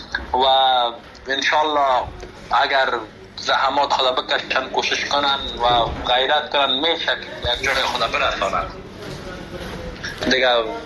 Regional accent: Afghanistan; خودم از افغانستان آمدم

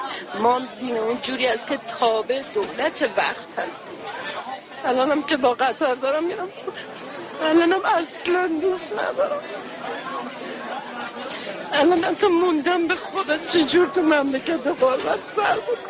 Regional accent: Iran; moved away; الانم قلب و وجود و روحم ایرانه

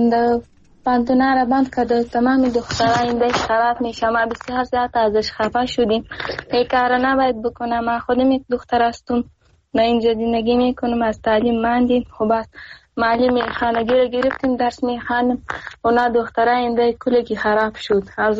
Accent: Afghanistan; من از افغانستان هستیم

